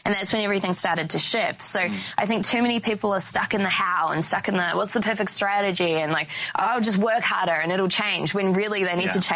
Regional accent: Auckland, New Zealand; And so I grew up in Auckland, New Zealand

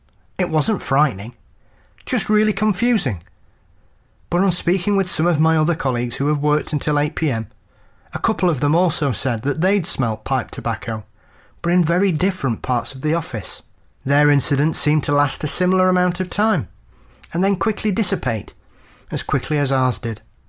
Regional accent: Faversham, South East England, United Kingdom; It took place just outside my hometown of Faversham, in the county of Kent, an area that is often referred to as the Garden of England.

